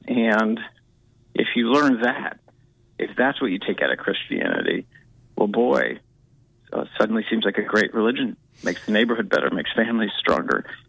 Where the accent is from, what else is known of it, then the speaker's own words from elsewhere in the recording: Texas, United States; it only takes me thinking a bit about myself growing up in Texas and what that felt like